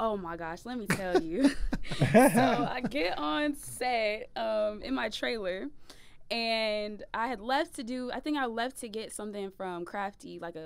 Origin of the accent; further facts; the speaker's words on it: San Diego, California, United States; San Diego, originally.